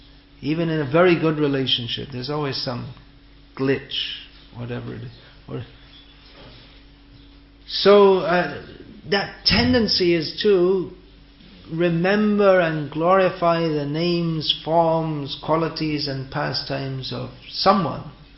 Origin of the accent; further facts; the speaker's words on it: England, United Kingdom; Even though I was brought up in England, I was interested in soccer.